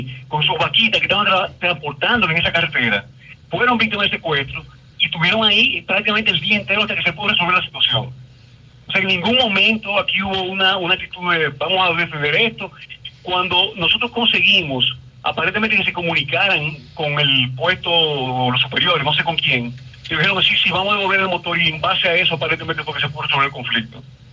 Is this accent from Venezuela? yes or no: no; Dominican Republic; en mi país, nosotros somos atacados por una turba de extranjeros y el ejército dominicano que está supuesto a defendernos